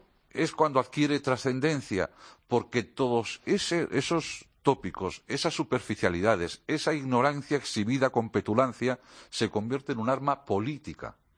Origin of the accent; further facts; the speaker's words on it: Portugalete, Basque Country, Spain; además de molestarnos a los vascos, hasta los que somos de Portugalete